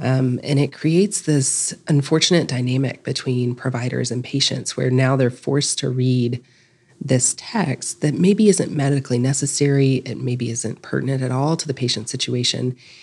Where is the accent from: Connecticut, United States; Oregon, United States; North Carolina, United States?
North Carolina, United States; now in Durham, United States; So, I grew up in Western North Carolina, did my residency here in Durham, and I wanted to stay here.